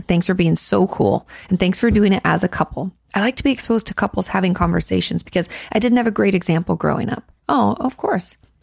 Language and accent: English; New York, United States; I'm from New York. I'm 23. I come from an Orthodox Jewish family